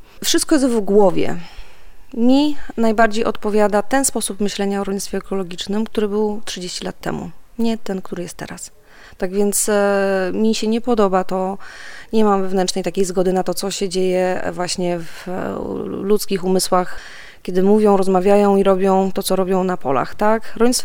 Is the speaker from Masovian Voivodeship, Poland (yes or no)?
yes; Warsaw, Masovian Voivodeship, Poland; Jestem z Warszawy. Wychowałam się w dużym mieście od samego początku.